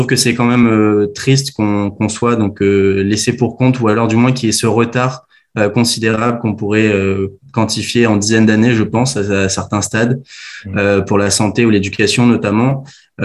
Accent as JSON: {"language": "French", "town": "Kourou", "region": "French Guiana", "country": "France", "said": "Parce que je suis guyanais, étant né à Kourou, c'était important pour moi, même à 7 000 km du département, de continuer à mettre en avant la Guyane."}